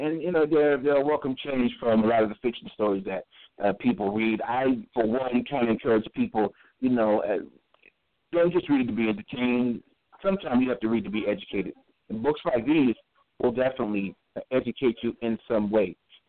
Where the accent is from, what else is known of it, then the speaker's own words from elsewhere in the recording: New York, United States; I'm actually from New York, so we have a lot in common there.